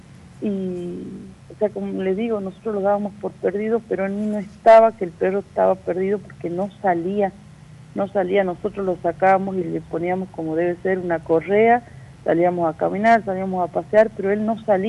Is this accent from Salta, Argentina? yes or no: yes; Salta, Argentina; nosotros somos salteños, estamos acá en Salta